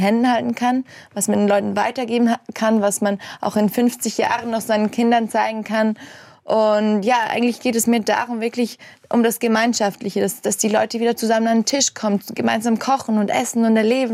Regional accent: Graubünden, Switzerland; Ich bin im Engadin aufgewachsen, in den Bergen. Und da haben wir total viele Touristen. Und ich bin auch im Kindergarten mit der Romanisch aufgewachsen. Das ist so die vierte Landessprache von in der Schweiz, die wir haben.

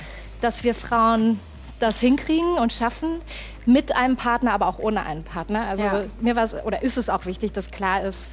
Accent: Erfurt, Thuringia, Germany; Meine Liebe, meine Heimatstadt, Erfurt. Wir sind beide aus Erfurt.

